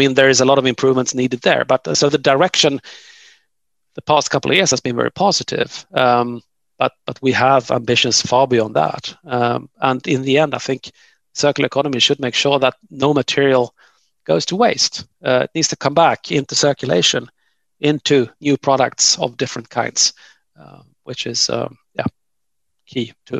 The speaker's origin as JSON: {"language": "English", "country": "Sweden", "said": "one example is in my home country here in Sweden"}